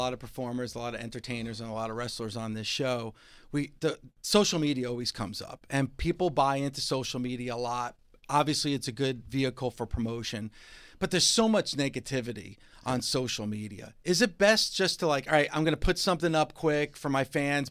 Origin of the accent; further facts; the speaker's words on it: New Jersey, United States; I'm sorry, I'm from New Jersey, so I have a thing about New York.